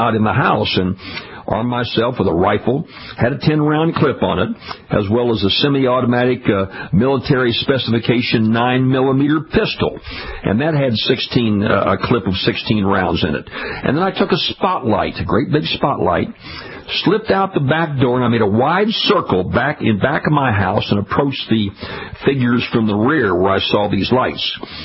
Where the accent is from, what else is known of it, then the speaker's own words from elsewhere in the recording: Louisiana, United States; The pendulum swings the other direction in my home state of Louisiana